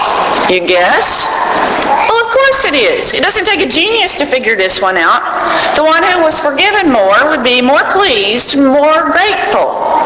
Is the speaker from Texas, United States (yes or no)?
yes; Texas, United States; moved away as an adult; now in Tennessee, United States; When I was preparing to leave my home state of Texas and move to Tennessee several years ago